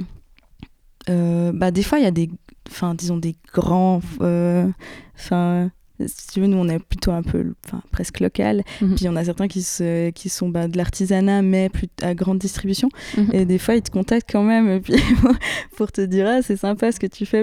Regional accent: Valais, Switzerland; J'avais une copine qui faisait aussi en Valais, parce que du coup je viens du Valais.

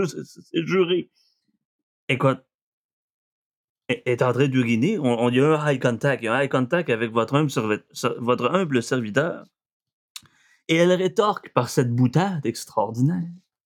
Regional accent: Sherbrooke, Quebec, Canada; Écoute, je viens de Sherbrooke, pourtant, je reste. Pour ça, je reste à Sherbrooke, je reste là.

